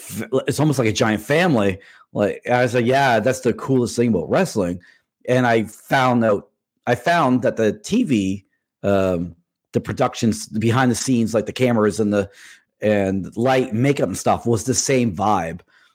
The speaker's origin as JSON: {"language": "English", "town": "Springhill", "region": "Nova Scotia", "country": "Canada", "tie": "born or raised there", "said": "I'm originally from Spring Hill, Nova Scotia. Lived there until I was graduated high school. I knew right away as soon as I graduated I was going to move to Halifax."}